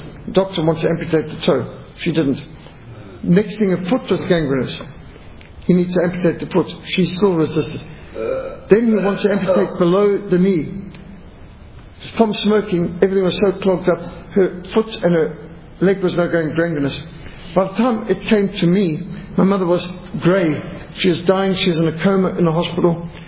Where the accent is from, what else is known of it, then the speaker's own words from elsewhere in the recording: Zimbabwe; Now, I was brought up in Rhodesia, which was something of a paradise. It was absolutely incredible living in such a neat, clean, efficient country, filled with wildlife.